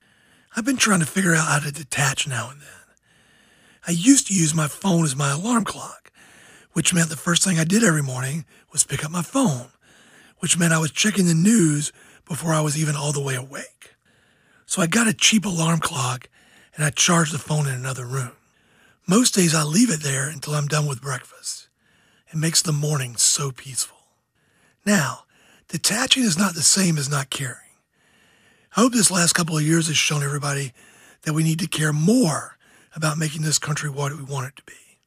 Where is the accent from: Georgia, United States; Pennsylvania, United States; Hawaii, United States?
Georgia, United States; now in Charlotte, United States; I'm more of a flatlander. I grew up on the Georgia coast.